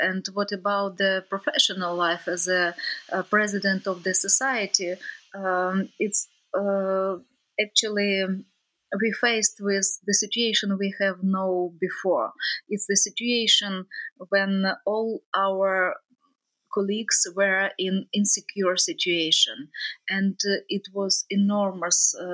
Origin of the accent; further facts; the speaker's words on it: Odesa Oblast, Ukraine; first language Russian; also born or lived in Russian Far East, Russia; I originally Russian, but I was growing up in, I was born in Russia, in Far East, but I was growing up in south of Ukraine, in Odessa region. And it was not easy for me to understand who I am, Ukrainian or Russian one.